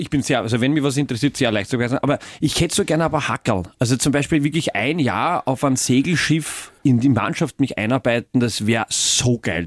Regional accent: Lower Austria, Austria; Ich bin in Wien geboren und in Niederösterreich aufgewachsen.

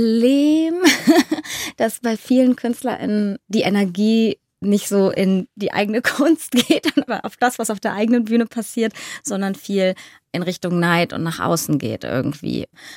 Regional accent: Mönchengladbach, North Rhine-Westphalia, Germany; Ja, das geht nicht anders, wenn man in Mönchengladbach groß wird, na klar.

